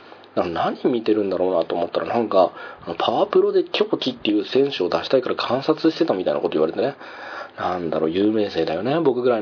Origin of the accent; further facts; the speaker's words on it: Tohoku, Japan; そもそもは僕は東北の人間なんで、東北の人間なんで他県に行くって言ったら